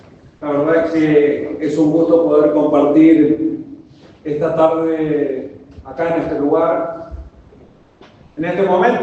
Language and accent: Spanish; Corrientes, Argentina; yo soy correntino